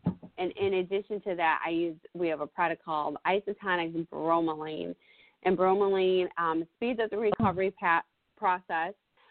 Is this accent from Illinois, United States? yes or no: yes; Chicago, Illinois, United States; now in Wilmington, United States; And originally from Chicago, suburbs of Chicago.